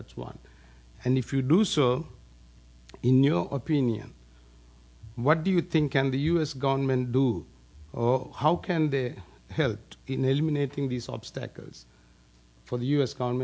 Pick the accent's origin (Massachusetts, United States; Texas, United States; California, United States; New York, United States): New York, United States; And I am from New York.